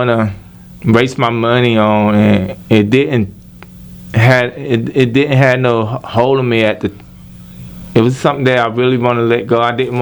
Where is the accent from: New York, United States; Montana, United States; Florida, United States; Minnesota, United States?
Florida, United States; Jacksonville; I'm from Jacksonville, Florida.